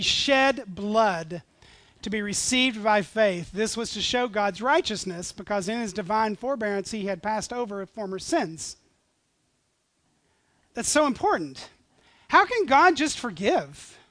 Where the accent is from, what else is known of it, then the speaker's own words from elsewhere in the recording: Tennessee, United States; This is going to sound crazy, but I grew up in East Tennessee. I remember the first Catholic I ever met.